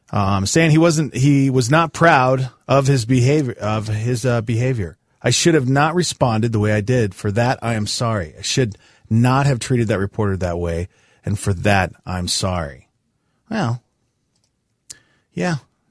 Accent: Montana, United States; Montana, woo-hoo. That's great for my hometown state.

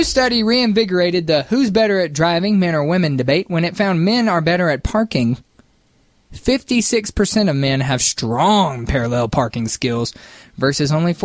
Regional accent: United States; I don't have to read anything because I'm an American male.

